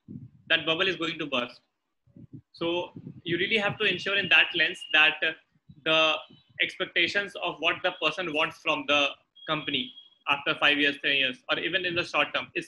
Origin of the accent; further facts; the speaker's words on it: Bihar, India; Bihar mein, but I'm from Bihar.